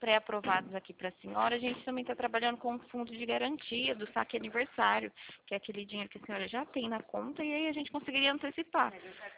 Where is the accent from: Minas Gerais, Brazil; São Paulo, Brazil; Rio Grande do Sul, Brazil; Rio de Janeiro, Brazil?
São Paulo, Brazil; São Carlos; Eu sou daqui de São Carlos mesmo.